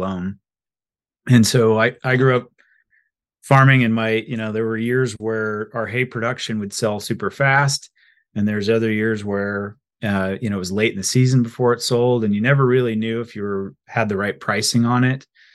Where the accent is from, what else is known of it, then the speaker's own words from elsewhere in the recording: Abilene, Kansas, United States; Yep, Kansas, north of Abilene, Kansas. So Dwight D. Eisenhower's hometown. Our farm ground is all north of Abilene, and 1980s farming was my sort of introduction to agriculture.